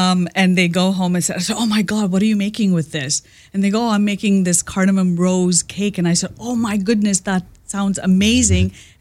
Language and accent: English; Canada; We were raised in Canada and my grandparents moved from India to Canada to help raise us.